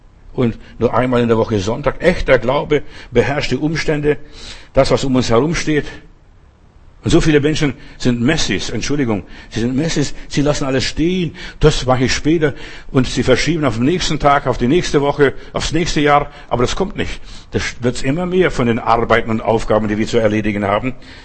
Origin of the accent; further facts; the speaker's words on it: Klaipėda County, Lithuania; Ich bin mal in Memelland, also in meiner Heimat gewesen.